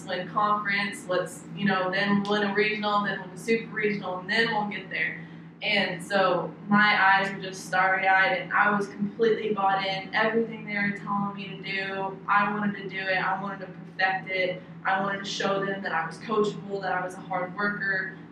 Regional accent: Oklahoma, United States; like I mentioned before, I grew up in Oklahoma, and the big softball names were, I mean, you have the king of softball, Oklahoma softball, 45 minutes away from my house.

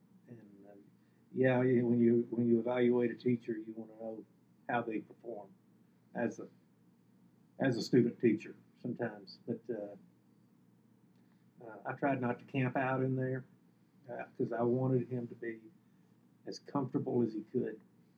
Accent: Kentucky, United States; now in Kansas, United States; I know growing up in Kentucky, the high school coach was a big deal and, a very important, popular position in the whole state in Kentucky.

